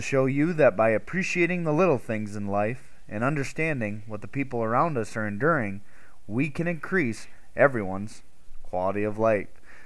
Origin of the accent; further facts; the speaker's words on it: South Dakota, United States; I've born and raised in South Dakota. I love it and don't plan on going anywhere else.